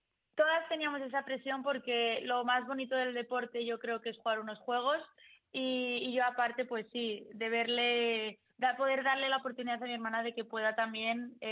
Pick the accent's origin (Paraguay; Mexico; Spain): Spain; Boadilla del Monte, Community of Madrid; born there; Sí, mi familia es de Argentina, pero llevamos, como 30 años mi madre lleva viviendo en Madrid y en Boadilla, y tanto mi hermana como yo nacimos en Boadilla.